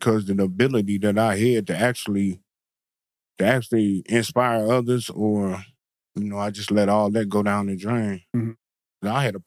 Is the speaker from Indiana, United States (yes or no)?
yes; Elkhart, Indiana, United States; also born or lived in Benton Harbor, Michigan; I was born in Benton Harbor, Michigan. But I was raised pretty much in Elkhart, the streets of Elkhart.